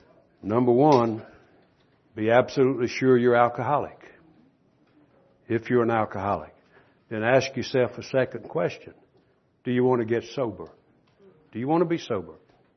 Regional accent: North Carolina, United States; from North Carolina. Glad to meet you.

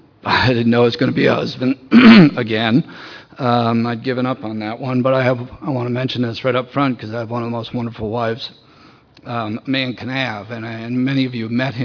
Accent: Tampa, Florida, United States; also born or lived in Park City / Dallas / Chicago / Indianapolis; I'm from Tampa, Florida, by way of Park City, Utah, Dallas, Texas, Chicago, Illinois, Indianapolis, Indiana, Syracuse University, Granby, Connecticut, Greenfield, Massachusetts, Stony Brook, New York

